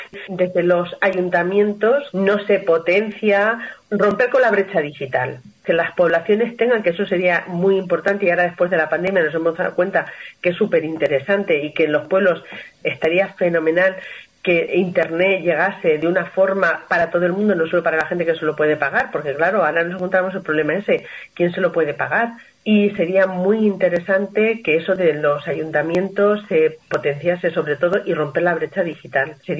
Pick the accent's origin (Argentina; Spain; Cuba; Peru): Spain; Cenizate, Castilla-La Mancha; Hay contrastes porque está la zona, por ejemplo, del pueblo que yo soy, de Cenizate, Las Navas, que es una zona que no tiene agua